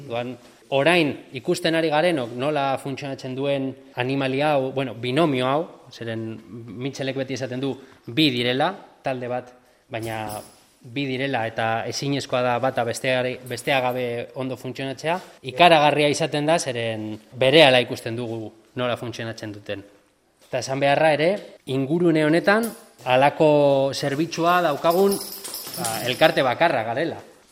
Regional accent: Karrantza, Basque Country, Spain; ondo ezagutzen dugu Karrantza, zeren Karrantzakoak gara

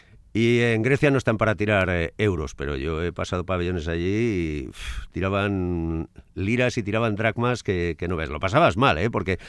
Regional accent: Orozco, Basque Country, Spain; gran gente de mi pueblo ahí en Orozco

